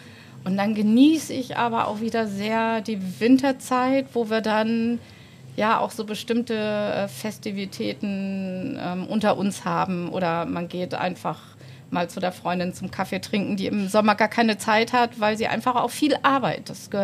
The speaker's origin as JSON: {"language": "German", "region": "Bremen", "country": "Germany", "tie": "born or raised there", "lives_now": "Borkum, Germany", "said": "irgendwann habe ich mich nicht mehr als Bremerin, sondern als Borkumerin gefühlt. Natürlich ist Bremen immer noch in meinem Herzen. Mhm. Das ist meine alte Heimatstadt und meine Schwester wohnt mitten in Bremen."}